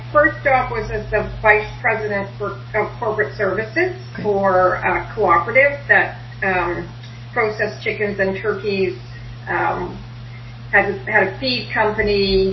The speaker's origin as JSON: {"language": "English", "town": "London", "region": "Ontario", "country": "Canada", "tie": "born or raised there", "also_born_or_lived": "Ottawa", "said": "Spent a couple of years there, moved to Ottawa, and then moved back to London when I think I was about 12."}